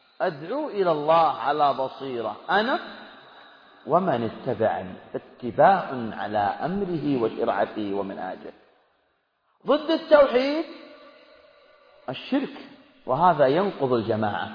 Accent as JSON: {"language": "Arabic", "country": "Saudi Arabia", "said": "نعم، نحن من المملكة العربية السعودية، نحن سعوديون، انتماؤنا لهذا الوطن."}